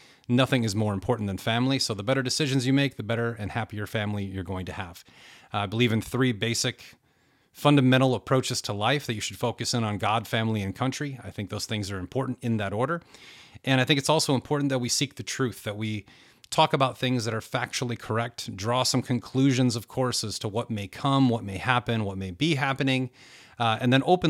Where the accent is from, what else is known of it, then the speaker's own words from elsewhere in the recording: United States; I am an American. I am formally a Republican. I am a true independent.